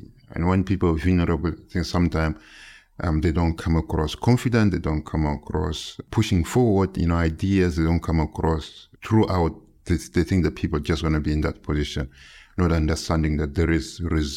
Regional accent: Chad; English is a second language; now in United Kingdom; I came from Chad after fleeing torture to the UK in 2005.

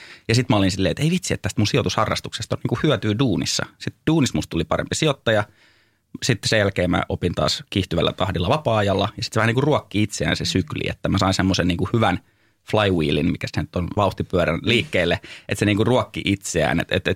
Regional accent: Lahti, Päijänne Tavastia, Finland; mä olin silloin Lahdessa, mistä mä oon kotoisin

